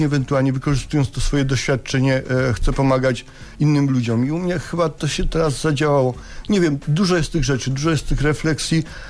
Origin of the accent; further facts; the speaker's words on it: Lesser Poland, Poland; Ja jestem góralem w ogóle, pochodzę z Podhala, z takiej małej miejscowości.